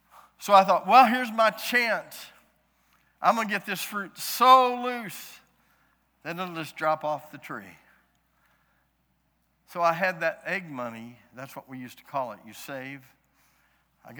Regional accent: St. Louis, Missouri, United States; I'm in a 94.5% white town. We're from St. Louis.

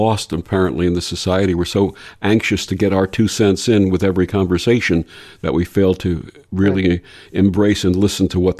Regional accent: Brooklyn, New York, United States; Growing up in Brooklyn, New York in the 1950s and 1960s, I enjoyed it when our school would take us on trips to farms in New Jersey

